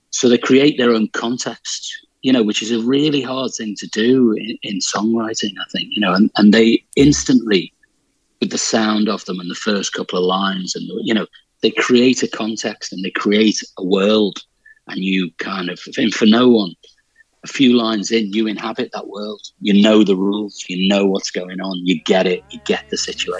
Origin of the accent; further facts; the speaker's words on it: Liverpool, North West England, United Kingdom; accent: Scouse; you're from Liverpool, you sound like … And so I think my accent must be like … accents. But it's not really a modern Scouse accent.